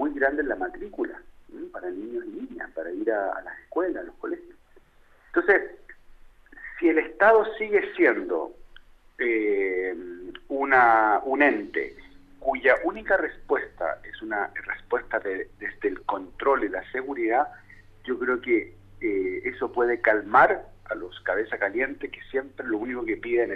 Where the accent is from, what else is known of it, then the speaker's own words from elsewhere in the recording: Chile; para que nosotros como chilenos podamos ver que no todo tiene que ver con restricción, mayor control y securitización.